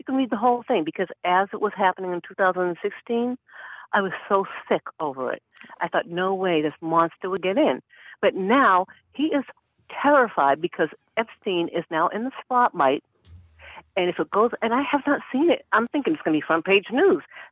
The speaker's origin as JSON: {"language": "English", "region": "Massachusetts", "country": "United States", "tie": "born or raised there", "said": "I'm a family of color. And growing up in Massachusetts, that was heard probably almost every day."}